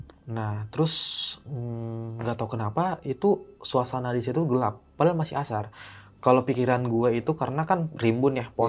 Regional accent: Jakarta, Indonesia; Nah, di situ gue jawab, gue orang Jakarta, pak.

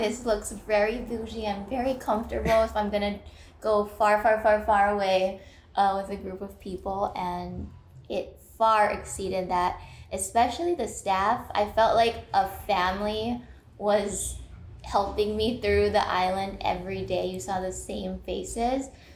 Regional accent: Hawaii, United States; And I am someone from Hawaii, so I'm very picky and I know what paradise looks like.

